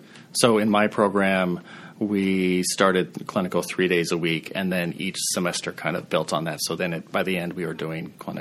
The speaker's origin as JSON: {"language": "English", "region": "Montana", "country": "United States", "tie": "born or raised there", "said": "So I grew up in Montana. My mom is a nurse in rural Montana."}